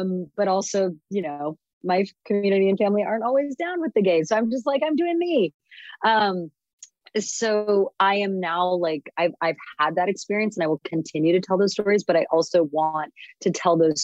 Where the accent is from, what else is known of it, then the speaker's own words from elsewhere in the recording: Canada; I'm also Canadian.